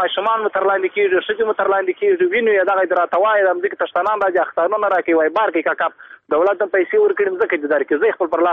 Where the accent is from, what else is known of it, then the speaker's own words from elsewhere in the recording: Badghis, Afghanistan; زه خپل د بادغیس ولایت د مقر د ولسوالۍ یم.